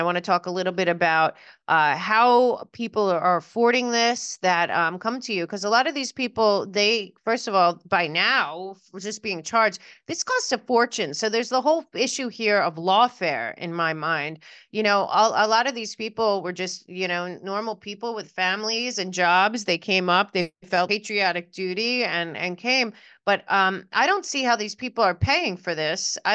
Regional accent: New York, United States; because I'll tell you, as a New Yorker, Donald Trump did more for New York City

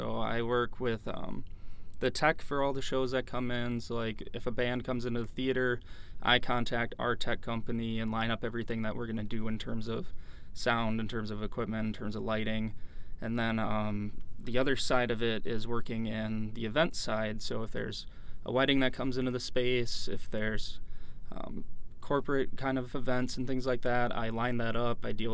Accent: Eau Claire, Wisconsin, United States; I'm from Eau Claire, Wisconsin, originally. It's about an hour and a half east of the cities.

